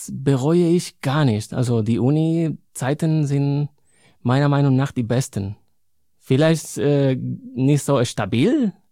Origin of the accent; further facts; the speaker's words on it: Madrid, Community of Madrid, Spain; German is a second language; also born or lived in Cologne / Linz am Rhein; now in Germany; Ich meine, ich komme ja aus Madrid, aber...